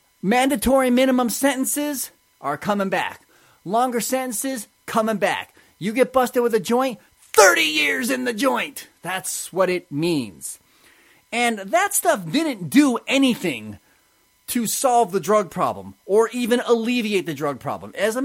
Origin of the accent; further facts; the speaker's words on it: San Diego, California, United States; I grew up in San Diego, and it was emblazoned.